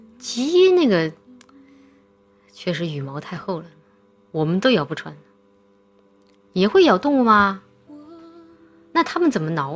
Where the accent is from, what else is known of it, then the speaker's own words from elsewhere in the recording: Chongqing, China; 作为一个重庆人我很能吃辣